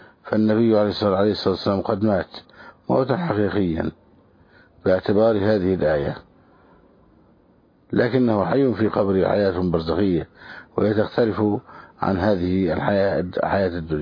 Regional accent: Egypt; عندنا في مصر

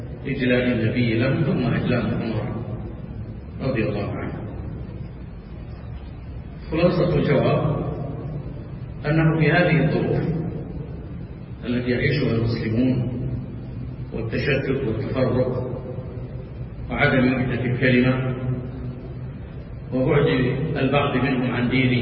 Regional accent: Saudi Arabia; كما هو حال بلادنا المملكة العربية السعودية ولله الحمد منه التي قامت على هذا الأساس المتين

